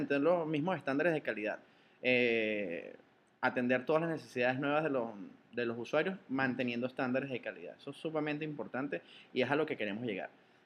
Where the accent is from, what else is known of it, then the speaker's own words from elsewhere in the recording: Venezuela; soy de Venezuela